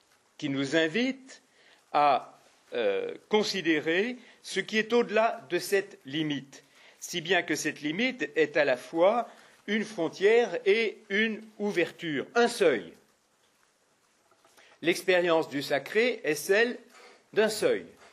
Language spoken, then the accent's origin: French; Lyon, Auvergne-Rhône-Alpes, France; ou par exemple à Lyon, puisque je viens de Lyon